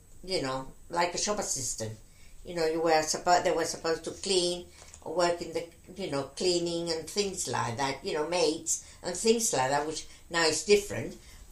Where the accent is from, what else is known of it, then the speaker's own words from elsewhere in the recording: Gibraltar; accent: Spanish; with my mum being Spanish, I used to talk in Spanish all the time. And I had my mum accent. So when I was in Gibraltar working in at Lipton's, you know, people would thought I was Spanish, you know, because I had my mum's accent.